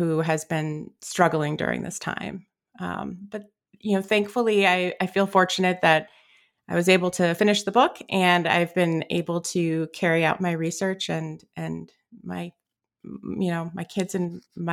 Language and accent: English; Chicago, Illinois, United States; born there; So I was born in Chicago. I was a very introspective child.